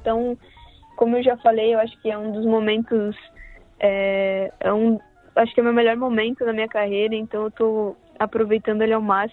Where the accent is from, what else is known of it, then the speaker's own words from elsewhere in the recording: Brazil; moved away; Foi a primeira vez que eu saí do Brasil.